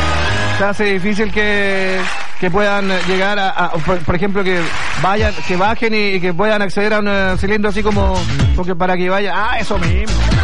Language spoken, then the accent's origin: Spanish; Alerce, Los Lagos, Chile; Vengo de la comuna de... Alerce. Comuna de Alerce.